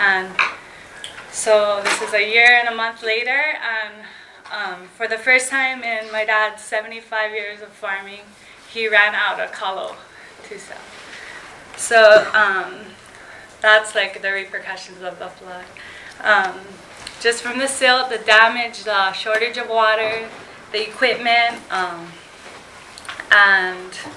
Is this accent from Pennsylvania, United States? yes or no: no; Kauai, Hawaii, United States; I was born and raised on Kauai. Grew up around the taro patch with my dad.